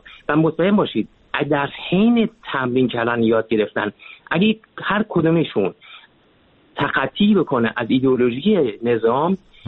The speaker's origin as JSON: {"language": "Persian", "country": "Iran", "said": "به عنوان یک ایرانی"}